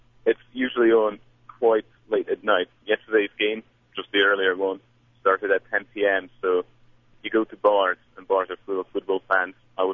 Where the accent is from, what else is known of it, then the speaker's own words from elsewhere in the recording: Slovakia; And whenever I said I was from Slovakia, people would be like, Slovakia.